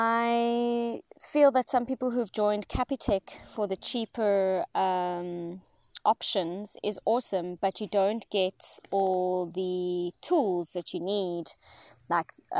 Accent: South Africa; I'm from South Africa, so we have a few banking systems here and I've been with all of them.

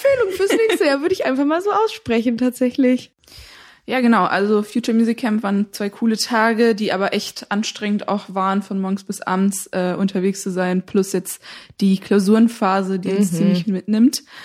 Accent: Frankfurt, Hesse, Germany; ich komme ja aus Frankfurt, deswegen war das in aller Munde da.

